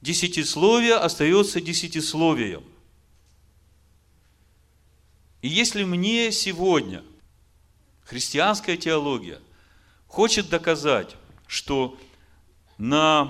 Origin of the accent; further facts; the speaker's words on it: Ukraine; Я украинец.